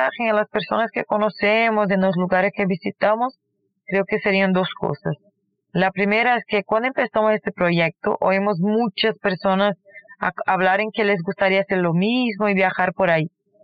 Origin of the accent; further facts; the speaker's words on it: Brasília, Federal District, Brazil; Spanish is a second language; somos de Brasil, la capital de Brasil, o sea que está en el centro.